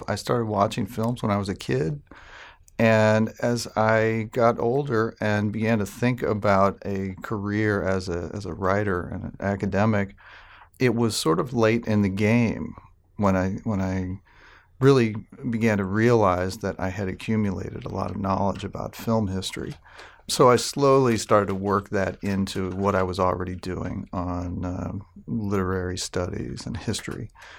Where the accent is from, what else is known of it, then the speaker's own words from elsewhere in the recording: St. Louis, Missouri, United States; I grew up in the St. Louis area, out in the country outside of St. Louis, Missouri, and really never considered myself to be a Southerner